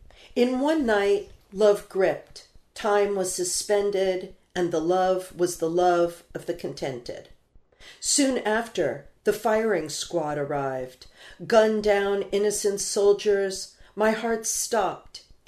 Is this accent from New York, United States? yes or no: yes; New York City, New York, United States; I grew up in New York City.